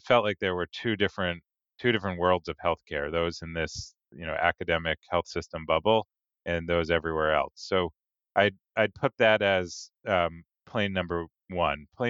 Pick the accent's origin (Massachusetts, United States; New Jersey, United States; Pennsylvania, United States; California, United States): Massachusetts, United States; Boston; now in New York, United States; I'm a huge fan of Boston. I'm a now New Yorker who still carries my Boston allegiances. Grew up as the youngest of three boys.